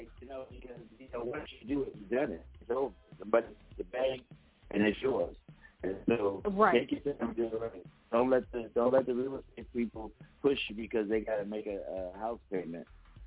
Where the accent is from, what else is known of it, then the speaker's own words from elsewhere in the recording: Philadelphia, Pennsylvania, United States; moved away as an adult; now in Texas, United States; Okay, well, I'm from Philly. So I left there when I was 21 and never moved back there.